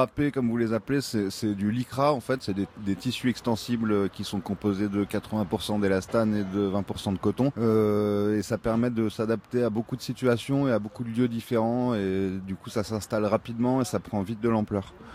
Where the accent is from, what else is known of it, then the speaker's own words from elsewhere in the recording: Grenoble, Auvergne-Rhône-Alpes, France; je suis originaire de Grenoble